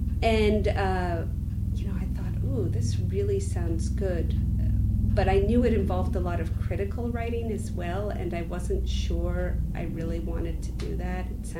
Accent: Vermont, United States; I grew up in Vermont

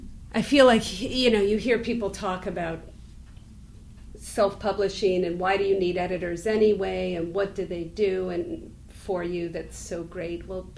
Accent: Vermont, United States; I grew up in Vermont

